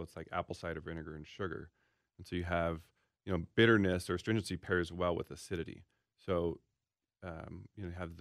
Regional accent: Seattle, Washington, United States; I'm from Seattle and in the Northwest

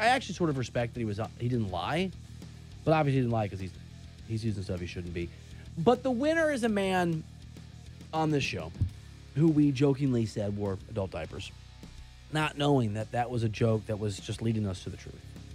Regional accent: Kansas City, United States; It's not like I came from New York. I came from Kansas City.

